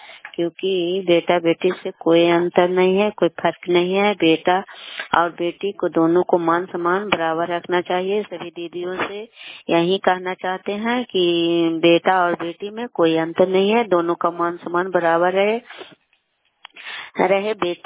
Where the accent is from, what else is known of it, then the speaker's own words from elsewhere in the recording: Mohanpur, Bihar, India; ग्राम मोहनपुर है, समुद्रपुर पंचायत है, नालंदा जिला की निवासी हूँ।